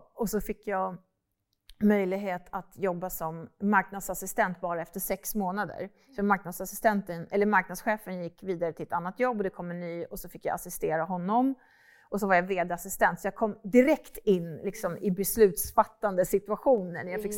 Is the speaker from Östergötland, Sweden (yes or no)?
no; Hässelby, Stockholm County, Sweden; Ja, jag är uppvuxen ute i Hässelby med mamma och pappa och min syster